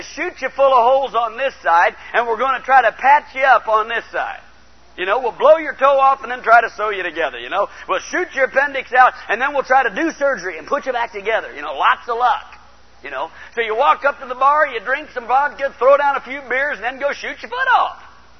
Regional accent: Portland, Oregon, United States; I grew up out in Portland, Oregon.

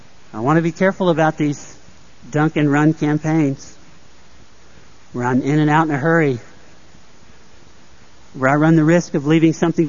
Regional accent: Newnan, Georgia, United States; Not likely growing up in Noonan, Georgia, but I could have.

